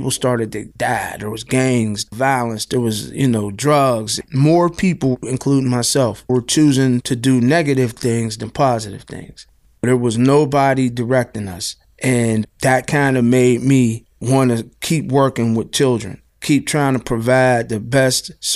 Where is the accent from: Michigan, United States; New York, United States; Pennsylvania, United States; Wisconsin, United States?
Pennsylvania, United States; East Liberty; I grew up in Omega Park, which is in East Liberty.